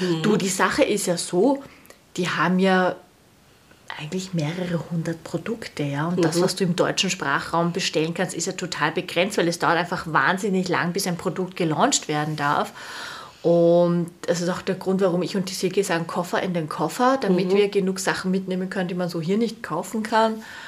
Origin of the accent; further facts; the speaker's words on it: Austria; wir sind alle aus Österreich